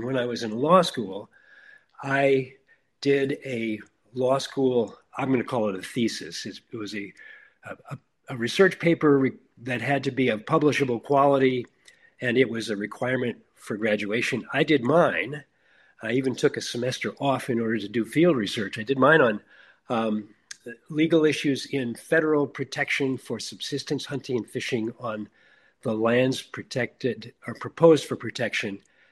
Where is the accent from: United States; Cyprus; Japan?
United States; Midwest; moved away as an adult; now in Alaska, United States; I grew up in the Midwest, and right after college, I came to Alaska